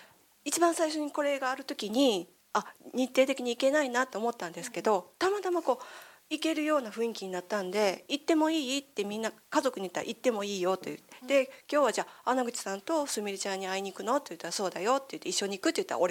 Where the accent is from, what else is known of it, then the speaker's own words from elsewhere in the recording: Kansai, Japan; で私ちょっと関西出身なんでちょっと言葉が悪いんですね。